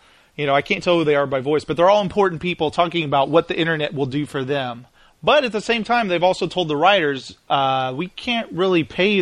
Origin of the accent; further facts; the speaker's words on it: England, United Kingdom; Just because I'm from England, why do you play the yakety sax?